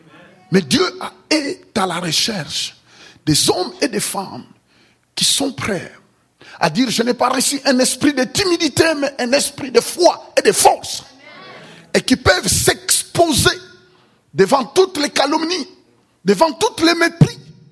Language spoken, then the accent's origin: French; Quebec, Canada; parce que tu sauras que je viens du Québec, lolo.